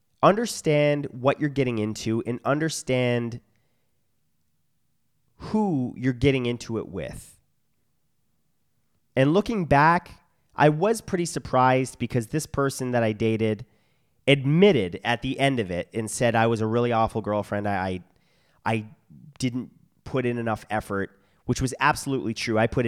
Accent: Canada; Now, I want to clarify here by saying I'm Canadian and I do not belong to any one political party

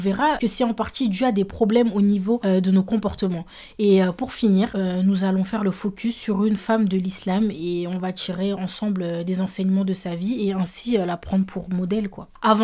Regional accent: France; nous sommes nés en France, nous avons grandi en France, on a été éduqués en France, on a fait nos études en France, on travaille en France

